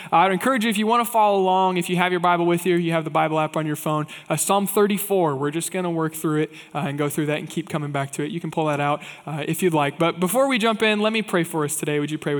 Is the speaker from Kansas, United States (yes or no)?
yes; Kansas, United States; For me, I'm originally from Kansas, so whenever I can, we try to make an 8-hour drive home